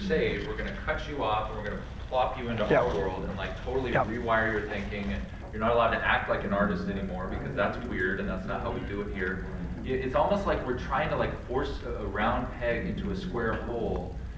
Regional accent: California, United States; I'm thinking, I'm from California, there's a lot of artistic people.

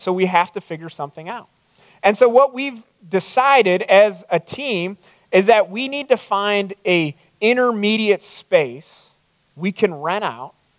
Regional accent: Strongsville, Ohio, United States; I grew up in Strongsville. That was my old stomping grounds. And that was home.

